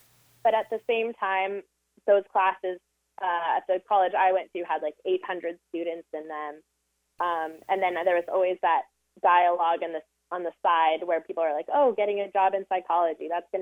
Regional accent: New Mexico, United States; And then I'm from New Mexico, and I continued to live there and finish my fellowship year

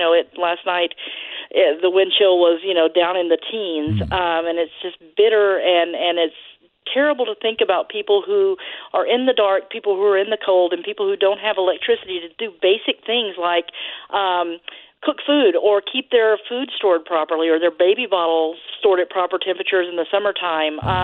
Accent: Texas, United States; also born or lived in California; now in Connecticut, United States; You know, it turns out I am a winter person. Growing up in Texas and California, you wouldn't expect that. We visited here, fell in love with New England, loved the winters.

